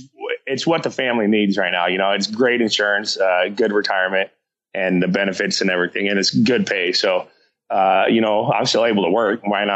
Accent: Boise, Idaho, United States; I was born and raised here in Boise, Idaho, back when it was, a really small town.

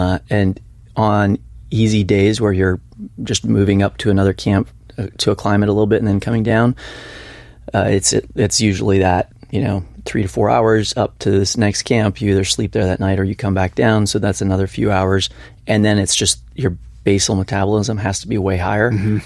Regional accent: Colorado, United States; I did like hiking. I grew up in Colorado

